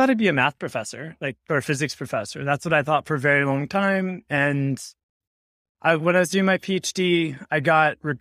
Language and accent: English; California, United States; I'm from Southern California. I was obsessed with computers as a kid. I built my first computer when I was 7. Just absolutely grew up on the internet.